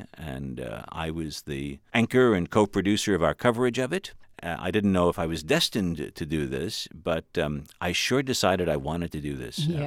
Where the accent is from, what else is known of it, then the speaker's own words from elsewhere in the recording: New York, United States; now in Arlington, United States; I'm from New York. I'm a native New Yorker. I grew up in Lower Manhattan.